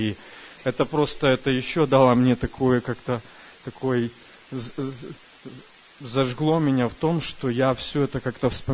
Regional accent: El Dorado Hills, California, United States; я из Калифорнии, Элдорадо Хиллз, город.

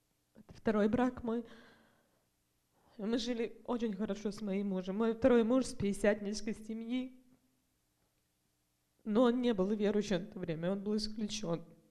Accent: Tacoma, Washington, United States; Я из Такома сама. Начну с того, что я родилась и выросла в верующей семье.

